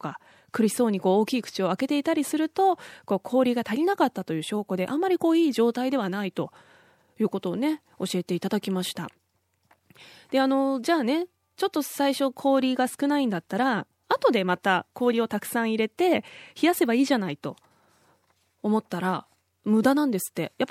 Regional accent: Gunma, Japan; 私はあの海なし県の群馬出身だからこそ

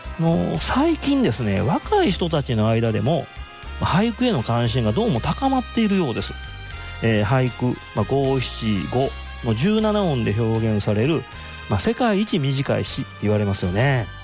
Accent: Nara, Japan; 私のふるさとのですね奈良なんかではお水取り、これは春の季語ですね。

